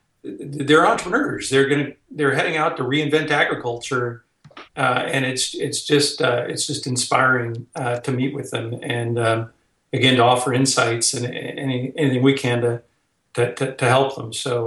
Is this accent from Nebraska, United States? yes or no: yes; Nebraska, United States; also born or lived in Iowa; I grew up in Nebraska and went to school in Iowa.